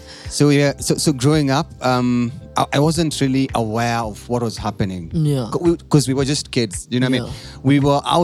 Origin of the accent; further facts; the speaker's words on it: Gilgil, Nakuru County, Kenya; So I grew up in Nakuru County, born and raised in a small town outside Nakuru called Gilgil.